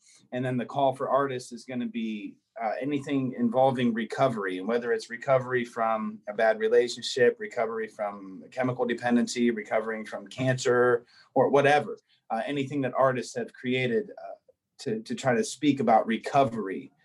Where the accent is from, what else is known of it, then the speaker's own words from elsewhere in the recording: Stow, Ohio, United States; I remember coming here a lot. I grew up in Stowe, but for whatever reason, we used to hang out here at the river.